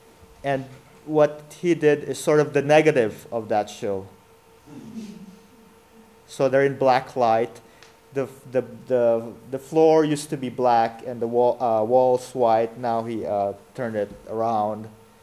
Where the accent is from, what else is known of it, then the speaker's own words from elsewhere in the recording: Philippines; I mean, growing up in the Philippines, you see like, what, Battle of the Bulge